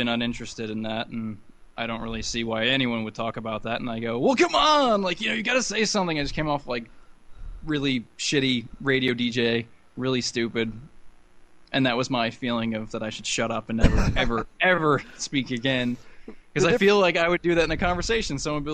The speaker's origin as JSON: {"language": "English", "country": "United States", "said": "I'm an American. I could put butter in anything or on anything or with anything."}